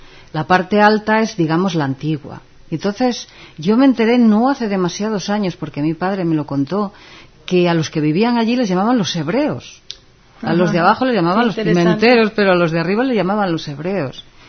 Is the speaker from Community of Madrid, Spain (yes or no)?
no; Ponferrada, Castile and León, Spain; born there; En el sitio donde yo nací, en Ponferrada, de la provincia de León